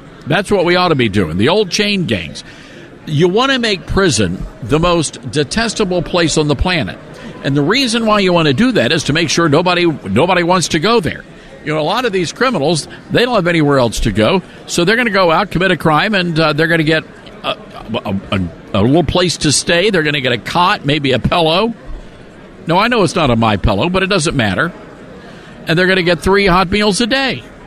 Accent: Memphis, Tennessee, United States; And even in Memphis, Tennessee, which is, you know, that's our flagship home, my hometown of Memphis

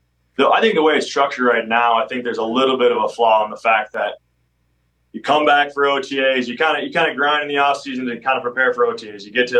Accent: Minnesota, United States; growing up in Minnesota, you have to like at least have like gone on a pond skating or definitely watched Mighty Ducks.

